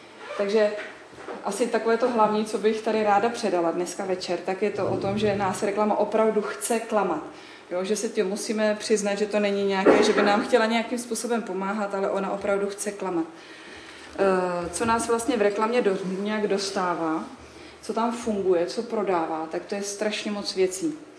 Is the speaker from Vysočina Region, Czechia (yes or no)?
yes; Vysočina Region, Czechia; pocházím z Vysočiny, nejsem Brňačka a jsem teda sestra Salesiánka už dlouhou dobu.